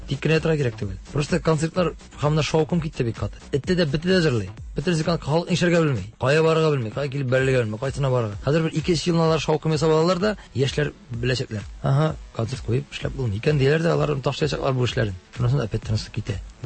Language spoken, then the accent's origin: Tatar; Tatarstan, Russia; Урыслар белән аралашканда да мин даже әйтеп куям, әйтәм, из Татарстана, я в татарский включился.